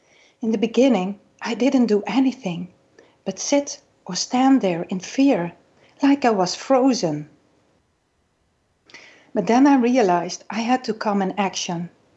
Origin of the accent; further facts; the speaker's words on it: Netherlands; English is a second language; You can hear that I'm coming maybe from the Netherlands.